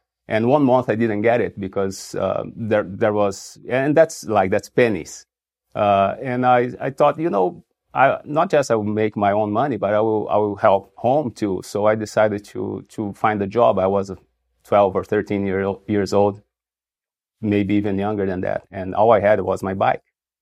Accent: Brazil; English is a second language; Yeah, I'm originally from Brazil, as you know, and you know, I was raised by a Christian family with, you know, good values

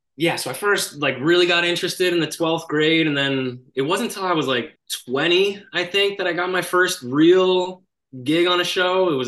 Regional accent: Toronto, Ontario, Canada; Like I grew up in Toronto and it would be on TV a lot.

